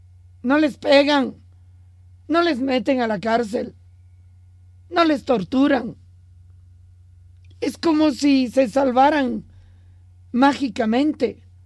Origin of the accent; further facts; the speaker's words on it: Bolivia; Pero lo digo como boliviana.